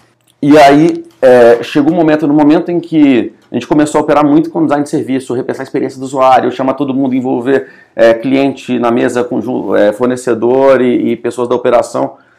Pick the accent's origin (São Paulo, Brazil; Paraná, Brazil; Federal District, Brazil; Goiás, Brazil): Federal District, Brazil; Brasília; sou de Brasília